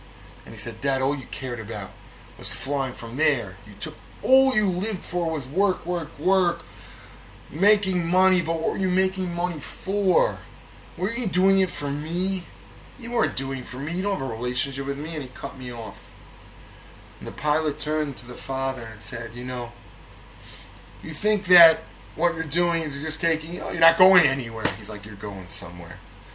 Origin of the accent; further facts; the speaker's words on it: Edison, New Jersey, United States; I'm from Edison, New Jersey region, I know Newark Airport.